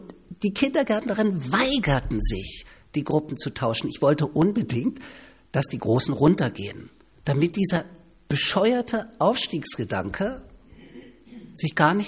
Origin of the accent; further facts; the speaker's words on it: East Germany, Germany; born there; erlebe ich es nach wie vor als geborener Ossi, dass ich, wenn es rauskommt, immer ein bisschen weniger wert bin als jemand, der im Westen geboren wurde.